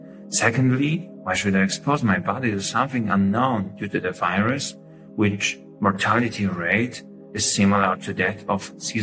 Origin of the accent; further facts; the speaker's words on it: Poland; now in Germany; I come from Poland.